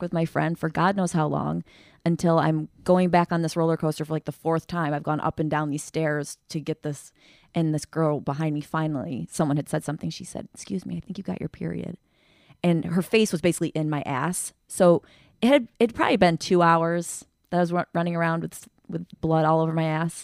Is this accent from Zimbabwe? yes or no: no; England, United Kingdom; And not because I'm English.